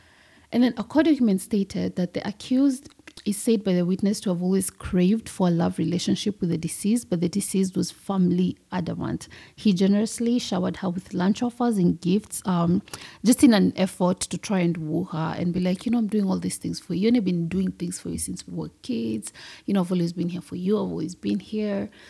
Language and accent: English; Kenya; just because I've been born and raised in Kenyan society, one thing that irritates me about Kenyan men